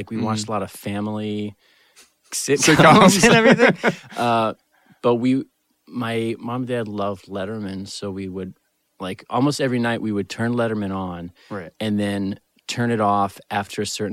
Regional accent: Philadelphia, Pennsylvania, United States; I grew up in the suburbs of Philly.

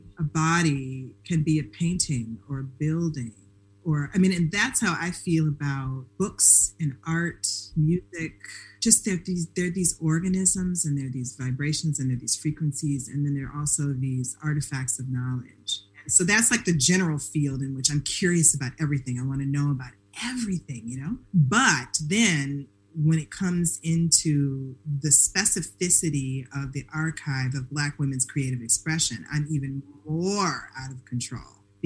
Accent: Detroit, Michigan, United States; I just talk to everybody. I'm from Detroit.

